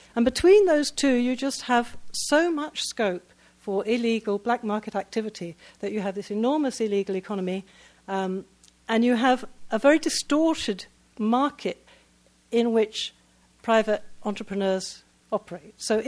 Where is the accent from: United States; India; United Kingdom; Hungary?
United Kingdom; as a British person